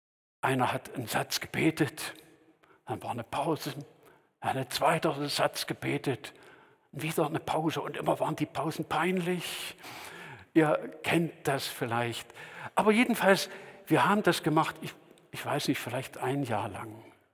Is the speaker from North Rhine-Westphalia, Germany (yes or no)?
no; Saxony, Germany; Ich stamme ja aus dem Erzgebirge, aus einer Gemeinde, die ähnlich groß war wie die Andreas-Gemeinde.